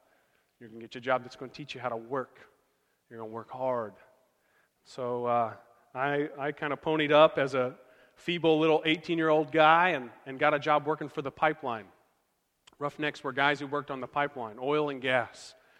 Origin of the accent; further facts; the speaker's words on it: Tulsa, Oklahoma, United States; I'm a roughneck from Oklahoma. I grew up in Tulsa